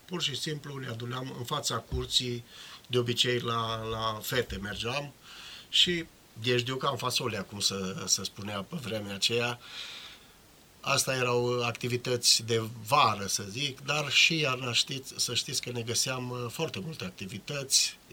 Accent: Jucu de Mijloc, Cluj County, Romania; Deci, practic, cel puțin Jucu de Mijloc, satul meu natal, care face parte din comuna Jucu, era preponderent cu legumicultură și alimenta tot Clujul.

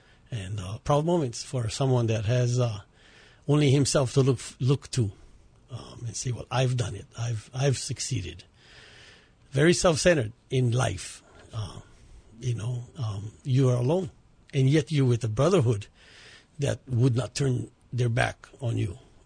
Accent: Kauai, Hawaii, United States; I grew up on the island of Kauai, went to Kapaa High School, graduated in 1975.

